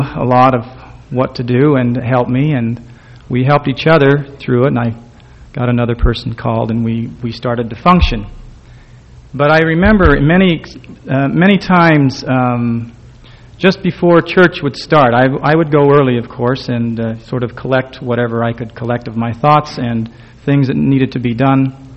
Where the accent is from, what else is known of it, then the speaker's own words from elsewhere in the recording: Idaho, United States; I was born and raised in Idaho. I grew up on a farm.